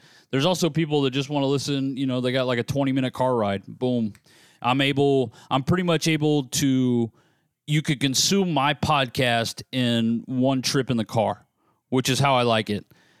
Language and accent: English; United States; I'm obviously rooting for America. I'm an American, but at minus 200, I would probably stay away from it.